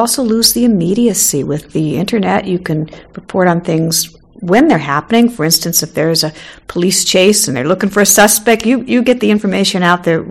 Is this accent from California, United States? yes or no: yes; La Mesa, California, United States; as well as a lot of other things in La Mesa, which happens to be my hometown.